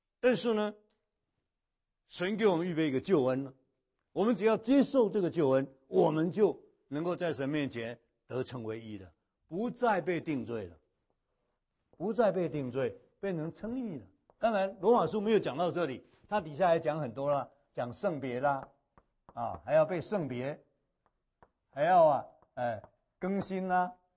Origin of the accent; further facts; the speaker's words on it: China; 所以我们中国人懂属灵的事，你不要以为我们中国人不信神